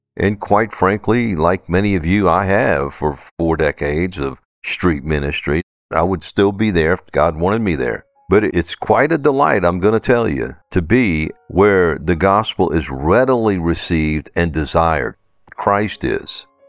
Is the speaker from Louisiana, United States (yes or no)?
yes; New Orleans, Louisiana, United States; accent: New Orleans; I grew up in New Orleans.